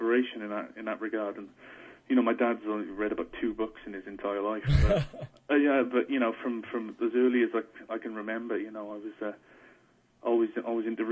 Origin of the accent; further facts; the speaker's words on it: Wales, United Kingdom; now in Bristol, United Kingdom; I was born and raised in South Wales.